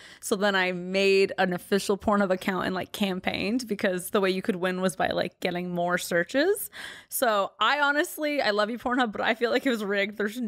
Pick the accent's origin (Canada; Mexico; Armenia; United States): Armenia; accent: Armenian; I mean, when I say it with my like Armenian accent, it's like